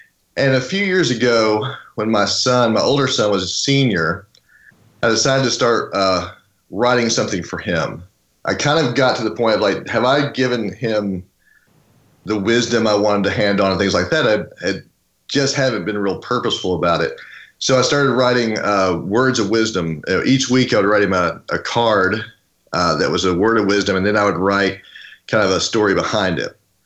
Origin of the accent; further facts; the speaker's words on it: Florida, United States; now in Tennessee, United States; I grew up in South Florida and ended up going to college at Liberty University